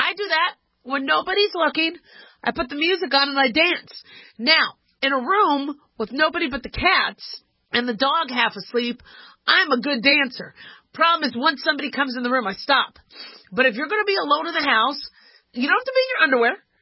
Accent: Las Vegas, Nevada, United States; And then my hometown, Las Vegas, again making headlines

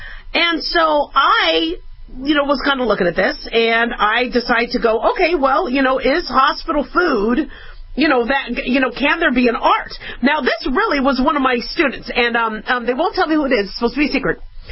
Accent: Arizona, United States; Arizonans are pretty, you know, they'll kind of say it like it is. I grew up in Arizona

